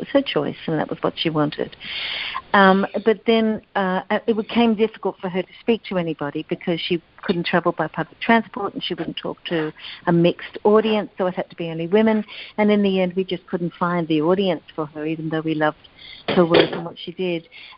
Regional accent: Australia; I'm sorry. I'm Australian. I'm not American.

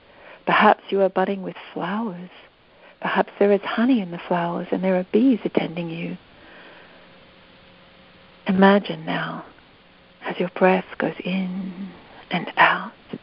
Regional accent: Australia; And I can't personally, as an Australian person

